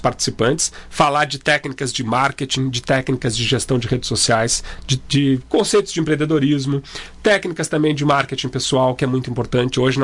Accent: Porto Alegre, Rio Grande do Sul, Brazil; voltei para Porto Alegre, que é a minha cidade natal

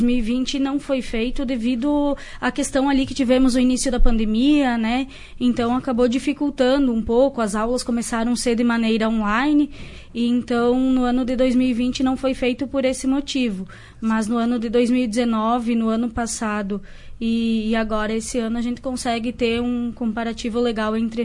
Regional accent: Marau, Rio Grande do Sul, Brazil; nós somos aqui de Marau, mas nós temos colegas que moram em municípios da região.

